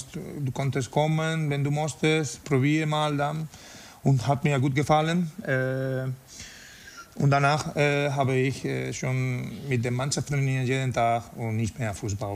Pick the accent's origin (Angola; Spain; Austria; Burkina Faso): Spain; German is a second language; also born or lived in France; now in Germany; mit 32, wenn ich nach Deutschland gekommen bin, Ich war in Spanien nach meiner französischen Etappe und ich war in meiner Heimat.